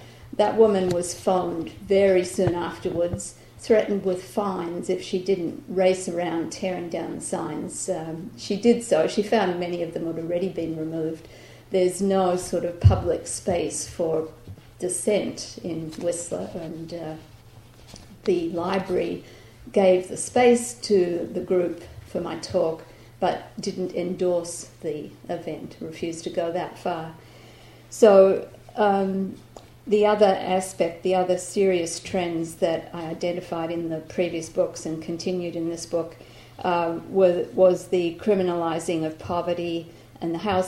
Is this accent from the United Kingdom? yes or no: no; Australia; born there; being an Aussie by birth and by citizenship, I published The Best Olympics Ever, Social Impacts of Sydney 2000.